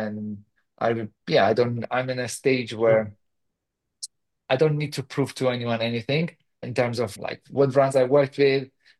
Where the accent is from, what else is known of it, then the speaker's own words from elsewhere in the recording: Cyprus; I was living in Cyprus. I'm from Cyprus originally. I mean, I grew up in Cyprus